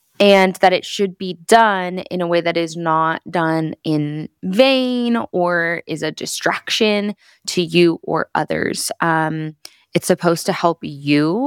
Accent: Washington, United States; I grew up in Washington, which is like not a super traditional place to be, even in the Catholic Church.

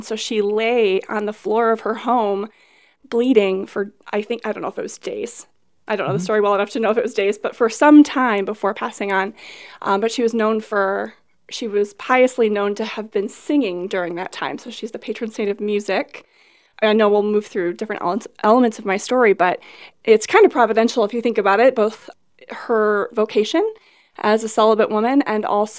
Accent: Pittsfield Township, Michigan, United States; Well, I am from this area. I grew up in Pittsfield Township, adjacent to Ypsilanti. So southeastern Michigan has been my home for most of life.

